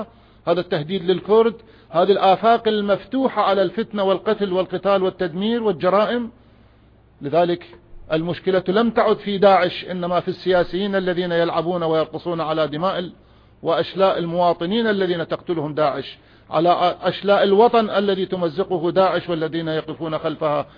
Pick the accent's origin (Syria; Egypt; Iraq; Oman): Iraq; نحن كعراقيين مسلمين ومسيحيين، عربا وكردا وتركمان وصابئة ويزيديين وشبك، عشنا مواطنين تحكمنا الهوية الوطنية